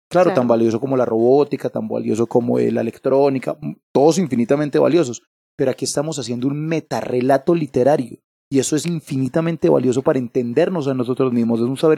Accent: Armenia, Quindío, Colombia; Yo soy de Armenia, es mi origen, he recorrido varias partes del país.

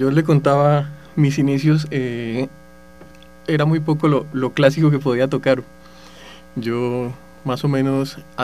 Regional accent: Bucaramanga, Santander, Colombia; Santandereano, de Bucaramanga.

